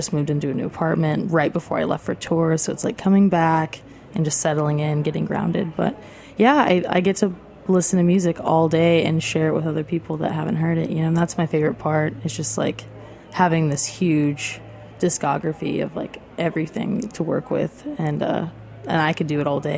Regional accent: Winfield, Kansas, United States; because I grew up in Winfield, actually, which was about 2.5 hours south of there, and which is a tiny town.

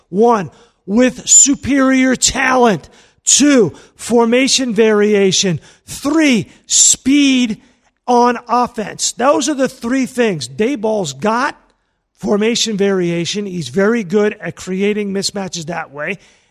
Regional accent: New York, United States; You and I grew up in New York.

